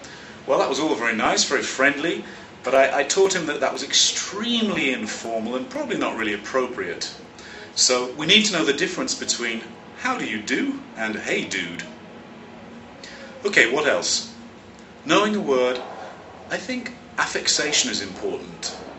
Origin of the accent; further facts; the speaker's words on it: London, United Kingdom; now in United States; I am a teacher, teacher trainer, and materials writer. I'm originally from London, although I now live in the United States.